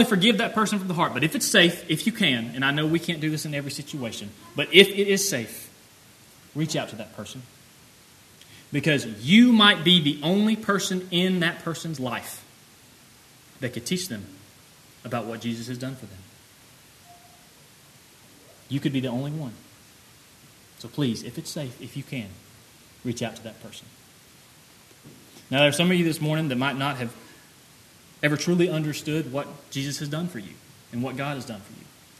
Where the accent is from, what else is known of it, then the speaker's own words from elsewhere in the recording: the South, United States; I'm from the South. We have to relate everything to football.